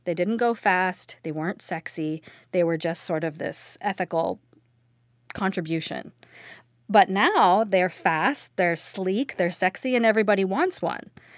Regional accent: California, United States; now in Minnesota, United States; Well, actually, I'm from California, but I now live in Minnesota, and I've seen them here in the lakes

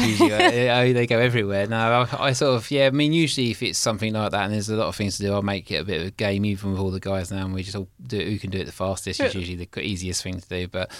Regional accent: United Kingdom; we grew up in just outside Mason, a place called Snodden. It's a little village, well, it was a village, now it's a town.

